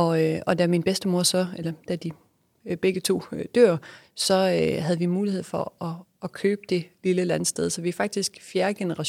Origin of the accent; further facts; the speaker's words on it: Aarhus, Central Denmark Region, Denmark; jeg er selv fra Aarhus.